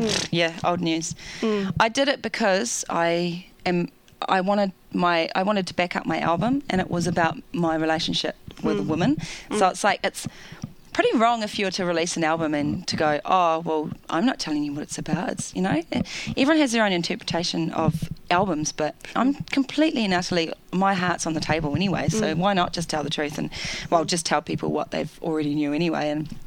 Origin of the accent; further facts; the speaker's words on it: New Zealand; now in Australia; I struggle with leaving my home country because of that, because I feel so strongly connected to my land and my Māoridom